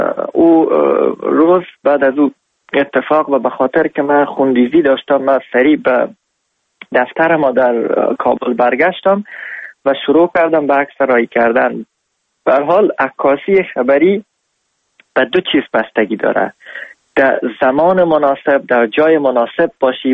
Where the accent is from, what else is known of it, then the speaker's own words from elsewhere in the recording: Afghanistan; خوشحال هستم از اینکه من افغان هستم